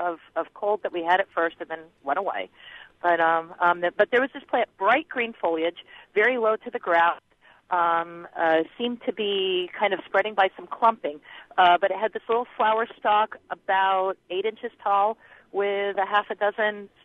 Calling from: Champaign, Illinois, United States; I'm actually in Kankakee today, but I'm from Champaign.

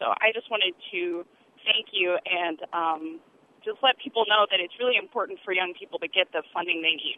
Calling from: Decatur, Illinois, United States; I'm calling from Decatur

